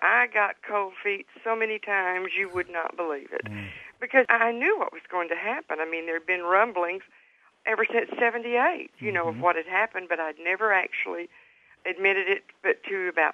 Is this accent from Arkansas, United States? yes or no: yes; Van Buren, Arkansas, United States; I came to Little Rock. I'm from the Van Buren, Arkansas area, and I had come to Little Rock to be at a nursing home meeting.